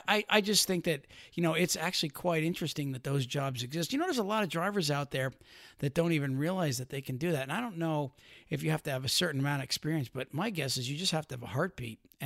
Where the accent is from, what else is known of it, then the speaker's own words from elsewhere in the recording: Pennsylvania, United States; I was from Pennsylvania. You could tell I'm a Yankee.